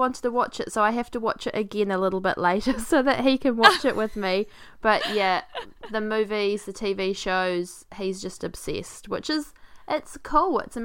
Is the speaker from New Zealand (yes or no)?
yes; New Zealand; So I'm from New Zealand.